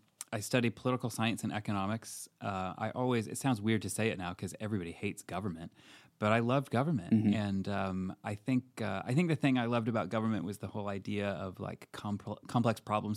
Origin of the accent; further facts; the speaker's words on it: Portage, Michigan, United States; So I grew up in Portage, Michigan, which is just south of Kalamazoo.